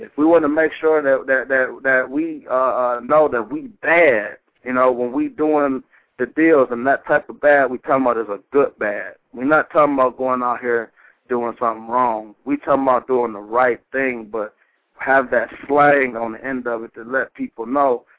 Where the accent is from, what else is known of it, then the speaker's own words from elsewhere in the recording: Detroit, Michigan, United States; I'm from Detroit, Michigan.